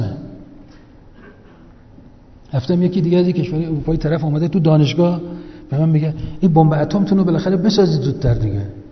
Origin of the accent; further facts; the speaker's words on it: Iran; گفت کجایی هستی، گفتم ایران.